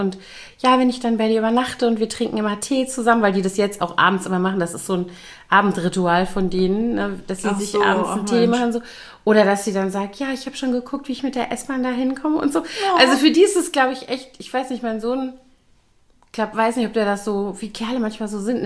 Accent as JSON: {"language": "German", "town": "Koblenz", "region": "Rhineland-Palatinate", "country": "Germany", "tie": "born or raised there", "also_born_or_lived": "Bonn", "said": "Ich habe auch oft in Semesterferien tatsächlich in meiner Heimatstadt gejobbt. Also so gar nicht in Bonn, wo ich studiert habe, sondern halt dann eben in Koblenz."}